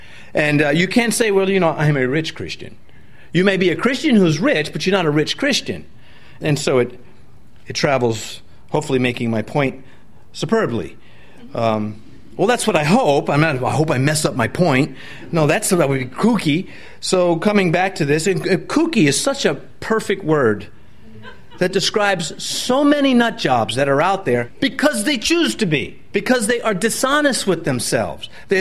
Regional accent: New York, United States; I'm from New York, if anybody is, and permanently from New York.

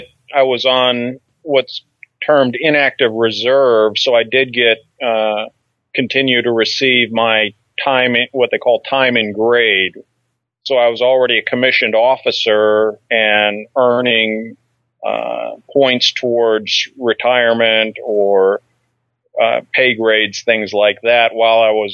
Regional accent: Michigan, United States; No, I grew up in Michigan.

